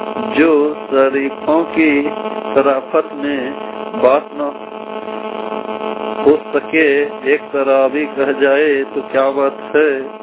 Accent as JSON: {"language": "Hindi", "town": "Godda", "region": "Jharkhand", "country": "India", "said": "मैं गोड्डा निवासी गोड्डा के रहने वाला हूँ।"}